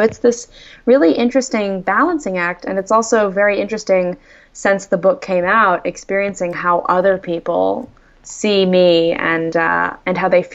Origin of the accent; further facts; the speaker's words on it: Austin, Texas, United States; I am a cartoonist from Austin, Texas.